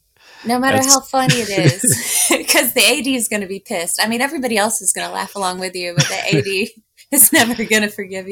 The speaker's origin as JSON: {"language": "English", "town": "Atlanta", "region": "Georgia", "country": "United States", "said": "it was shot in Atlanta and I'm from Atlanta. Well, I lived there most of my life."}